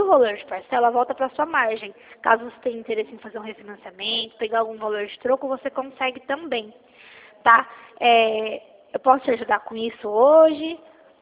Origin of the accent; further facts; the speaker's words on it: Hortolândia, São Paulo, Brazil; Ó, eu sou aqui de Hortolândia.